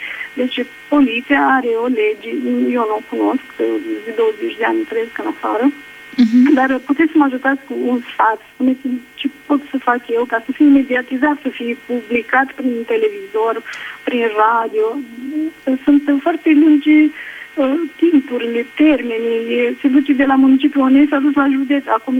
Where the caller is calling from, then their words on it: Italy; și vă sunt din Italia.